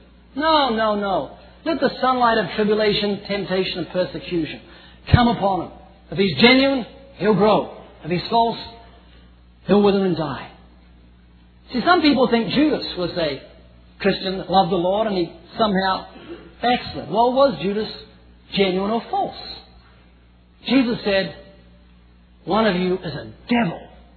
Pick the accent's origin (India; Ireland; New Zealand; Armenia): New Zealand; now in California, United States; I'm originally from New Zealand, although you wouldn't know. I've lost my accent. I've been living in California for 14 years.